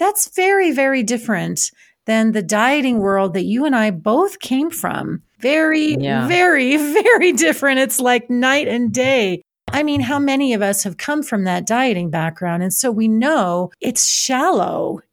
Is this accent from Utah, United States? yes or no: no; Los Angeles, California, United States; I've mentioned before that I was raised in Los Angeles, where you have this incredible pressure to look a certain way and be tan and fit and all this kind of thing.